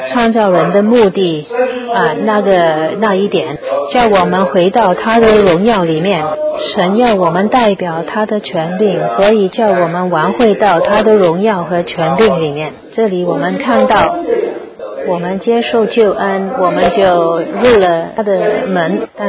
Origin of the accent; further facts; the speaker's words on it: Guangdong, China; 我们广东人会说是泥，是洗很多老泥